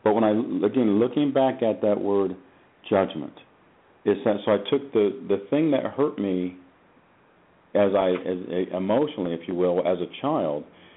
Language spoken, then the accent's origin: English; Ohio, United States; So as a little kid growing up in Ohio, I heard racial names and a number of things, you know, all through school and as an athlete, and it was hurtful.